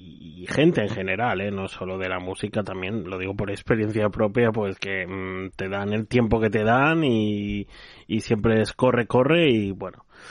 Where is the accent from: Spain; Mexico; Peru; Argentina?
Spain; Catalonia; sobre todo los que somos catalanes